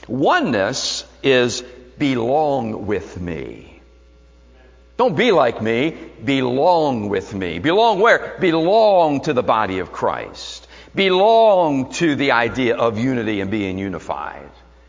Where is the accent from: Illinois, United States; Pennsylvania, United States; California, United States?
Pennsylvania, United States; Philadelphia; I was born and raised in South Philly. And I had Philly in me.